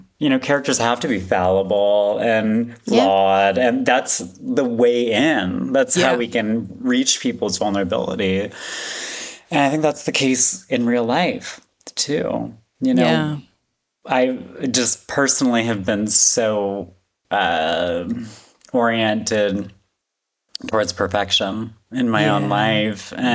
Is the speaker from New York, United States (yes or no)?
yes; Syracuse, New York, United States; I grew up in Syracuse, New York, which I like to call the most glamorous place in America.